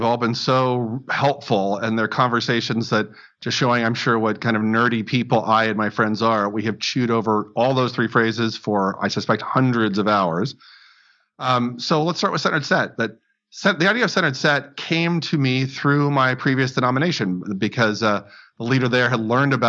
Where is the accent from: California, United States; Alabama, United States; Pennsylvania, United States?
California, United States; San Diego; I'm not a hockey fan because I grew up in San Diego.